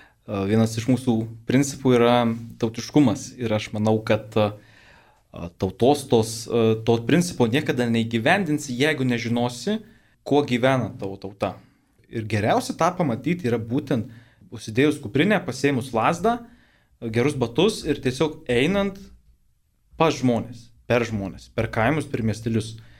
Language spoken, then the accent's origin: Lithuanian; Marijampolė, Marijampolė County, Lithuania; Įsidarbino Marijampolėje, tuo labai džiaugiuosi ir didžiuojuosi, kad grįžau į savo gimtąjį kraštą